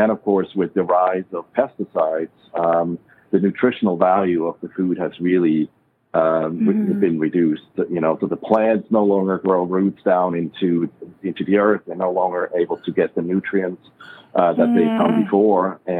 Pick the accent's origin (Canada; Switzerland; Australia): Switzerland; English is a second language; now in United States; I'm originally from Switzerland, born and raised, you probably can tell by my accent, but been in the U.S. for close to 30 years